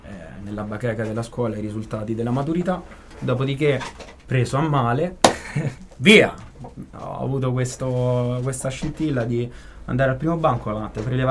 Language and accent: Italian; Rome, Lazio, Italy; born there; No, comunque sia, sono nato a Roma.